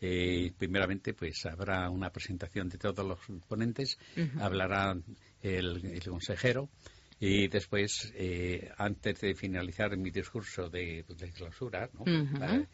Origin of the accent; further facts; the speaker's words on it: Madrid, Community of Madrid, Spain; Pues yo digo, soy español, soy madrileño, pero quiero mucho a Extremadura.